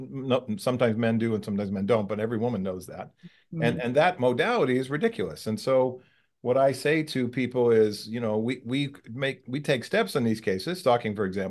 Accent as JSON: {"language": "English", "region": "California", "country": "United States", "said": "So I came from California where we have tons of stalkers."}